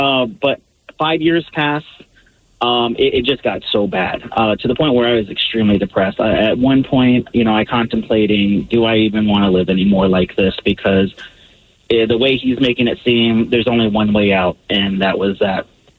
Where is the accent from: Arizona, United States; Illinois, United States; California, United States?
Illinois, United States; Chicago; also born or lived in Texas / Indiana; now in Seattle, United States; I mean, I grew up in Texas. I lived in small town Indiana, but Chicago is where I grew up because those are where those people who pulled me into adulthood